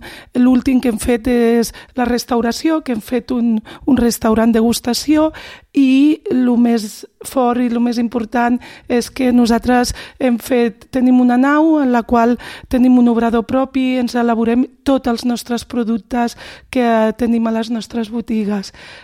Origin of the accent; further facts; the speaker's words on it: Calella, Catalonia, Spain; born there; Jo sóc nascuda aquí, a Calella, de les arrels del meu pare, no?